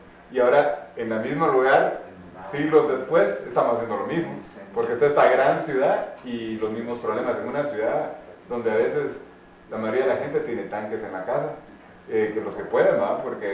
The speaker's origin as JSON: {"language": "Spanish", "town": "Guatemala City", "region": "Guatemala Department", "country": "Guatemala", "tie": "born or raised there", "said": "Porque donde yo crecí en Guatemala, en la ciudad, donde está la ciudad de Guatemala, había antes otra ciudad."}